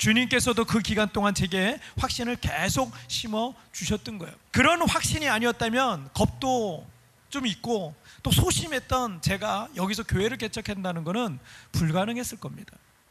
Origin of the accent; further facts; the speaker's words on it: South Korea; 저는 그냥 토종 한국인 목회만 할 걸 생각을 제가 늘 해왔어요.